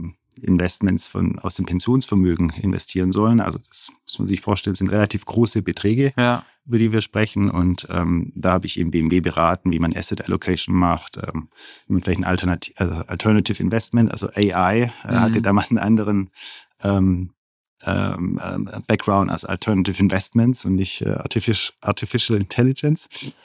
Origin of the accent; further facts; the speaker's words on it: Horb am Neckar, Baden-Württemberg, Germany; Ich komme aus einem kleinen Dorf oder Ort, 20.000 Einwohner, der Name ist Horb am Neckar, ist nahe dem Schwarzwald bei Tübingen, zwischen Tübingen und Freudenstadt.